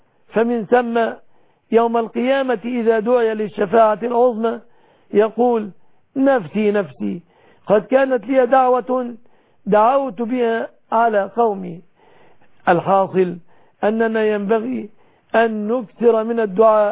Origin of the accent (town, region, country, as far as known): Egypt